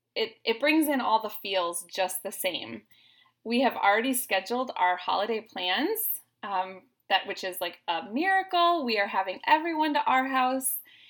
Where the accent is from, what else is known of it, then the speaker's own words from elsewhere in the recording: Minnesota, United States; also born or lived in Ohio; I think that being raised in southern Minnesota, growing up in Ohio, I was around the farming industry.